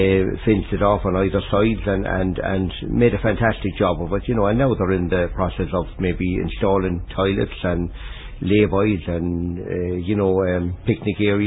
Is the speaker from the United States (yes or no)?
no; Newport, Connacht, Ireland; Well, I'm from Newport in the west of the county